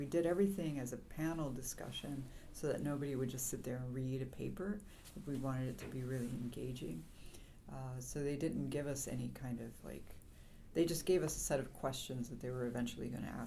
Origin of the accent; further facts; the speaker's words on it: Texas, United States; go to California from Texas, you know, from my home state, from my little town